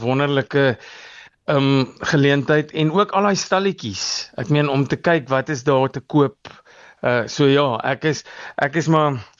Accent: Parys, Free State, South Africa; ek in die Vrystaat groot geword het, Parys, wat eintlik mos maar om die draai op 'n manier is.

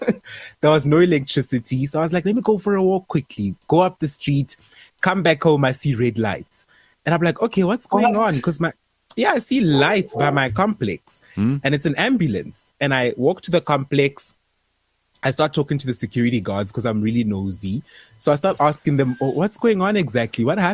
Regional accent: South Africa; Hebolien. Putadi Chaba. My hometown.

